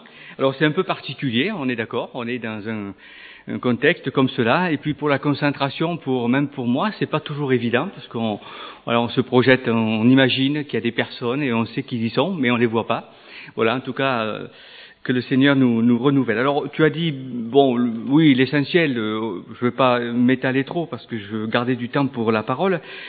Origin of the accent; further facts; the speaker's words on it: Saint-Jean-du-Gard, Occitanie, France; Je suis originaire de Saint-Jean-du-Gard dans les Cévennes.